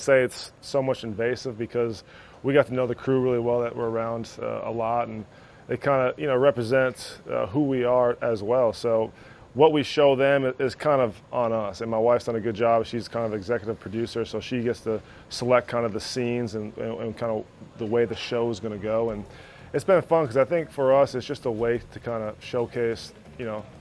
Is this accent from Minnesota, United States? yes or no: yes; Minnesota, United States; You know, I'm from Minnesota. It still has a Midwest feel